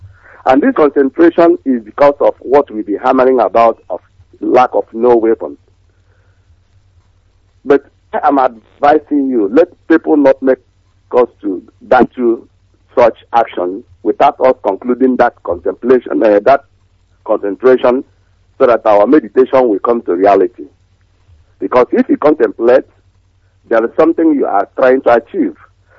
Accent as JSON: {"language": "English", "country": "Nigeria", "lives_now": "Manchester, United Kingdom", "said": "I'm from Amibo, Wangele in Biafra land. Meanwhile, I'm calling from Manchester"}